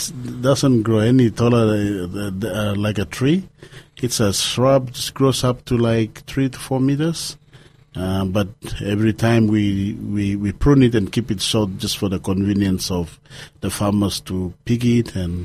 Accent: Eastern Highlands, Papua New Guinea; now in Dunedin, New Zealand; I grew up in Papua New Guinea, in Eastern Highlands Province, in a district called Okapa District.

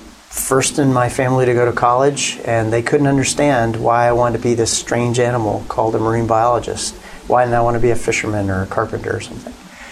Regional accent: Martha's Vineyard, Massachusetts, United States; I grew up in Martha's Vineyard, a little island off Cape Cod.

